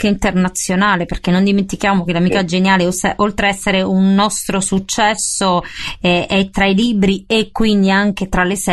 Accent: Naples, Campania, Italy; Però da napoletana mi interessava molto sapere cosa ne pensavi

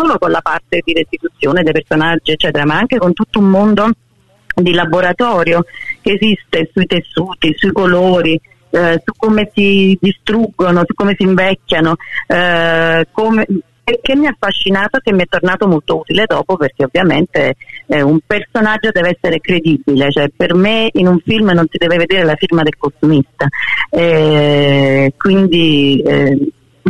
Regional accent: Naples, Campania, Italy; Da napoletana a Napoli negli anni Ottanta non c'era il cinema

